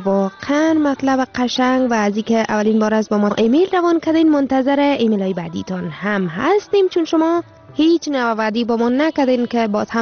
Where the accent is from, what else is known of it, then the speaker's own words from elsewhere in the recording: Afghanistan; now in Sweden; من مدت 15 سال می‌شود در سویدن زندگی می‌کنم و از حال و احوال افغانستان کاملاً بی‌خبر بودم. وطنم را آهسته آهسته فراموش کرده بودم